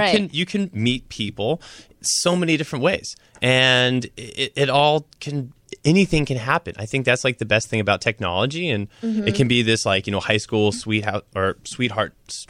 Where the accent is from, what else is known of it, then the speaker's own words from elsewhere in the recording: Lake Placid, New York, United States; I grew up in northern New York, Lake Placid area.